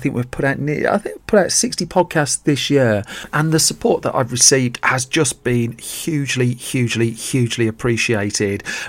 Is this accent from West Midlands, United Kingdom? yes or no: yes; Dudley, West Midlands, United Kingdom; also born or lived in Halesowen; whereas I'm from Dudley and Hale's Own.